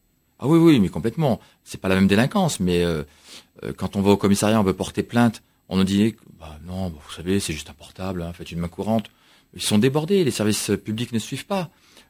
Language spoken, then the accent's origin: French; Saint-Denis, Île-de-France, France; Oui, je suis né à Saint-Denis. Je suis né il y a... 47 ans, j'ai fait toutes mes études là-bas, tout mon sport, j'ai jamais quitté Saint-Denis, sauf quand je voyageais.